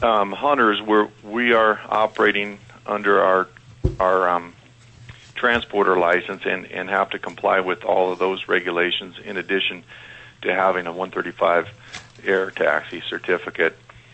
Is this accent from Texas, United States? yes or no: no; Glennallen, Alaska, United States; I was born in Glen Allen, and I'm a lifelong resident of Alaska. I've hunted, trapped, and fished during most of my life here